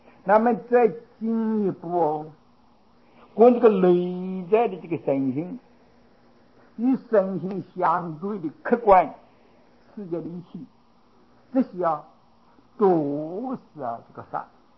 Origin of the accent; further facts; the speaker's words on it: China; 这是我们中国人一般的想法呀。